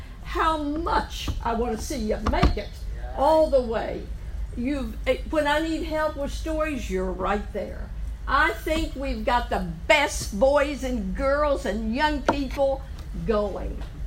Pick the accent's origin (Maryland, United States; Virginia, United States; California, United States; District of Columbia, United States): District of Columbia, United States; Washington; also born or lived in Ashland, Kentucky; I was born in Ashland, Kentucky. I spent most of my young years in Washington, D.C. We lived in Georgetown.